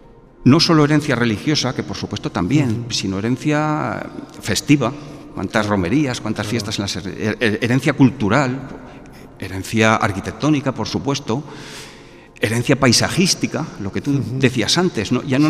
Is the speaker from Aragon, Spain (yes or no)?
yes; Aragon, Spain; Yo soy aragonés, soy muy cabezudo